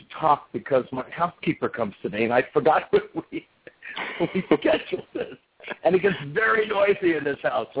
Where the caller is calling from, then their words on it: New York City, New York, United States; I'm calling in from New York City. I'm looking out the Hudson right now.